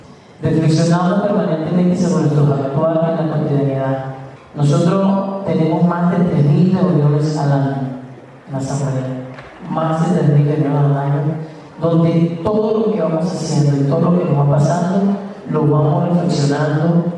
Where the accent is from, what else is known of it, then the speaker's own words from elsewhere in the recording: Venezuela; yo soy de Venezuela, orgulloso de ser venezolano, y bueno, estamos en Barquisimeto, una ciudad centro-occidente del país.